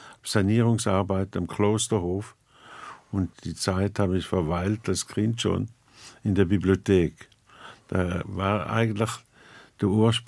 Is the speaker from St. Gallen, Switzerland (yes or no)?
yes; St. Gallen, Switzerland; Ich komme aus der Nähe von St. Gallen